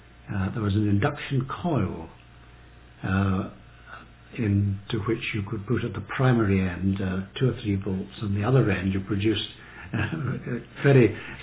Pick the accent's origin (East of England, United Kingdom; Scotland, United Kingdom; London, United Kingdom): Scotland, United Kingdom; Fairlie; born there; I was born in St. Margaret's Manse Fairley in September 1929.